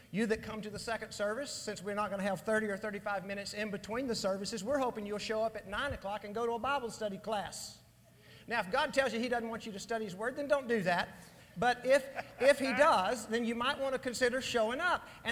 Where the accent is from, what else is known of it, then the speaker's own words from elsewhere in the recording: Texas, United States; Invariably, in August, it'll say it's 125 degrees when I know, as a Texan, it's not 1 degree over 120.